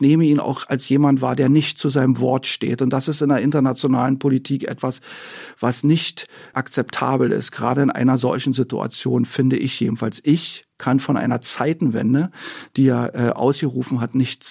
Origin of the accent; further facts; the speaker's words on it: Germany; wofür ich mich als Deutscher schäme gegenüber den Ukrainerinnen und Ukrainern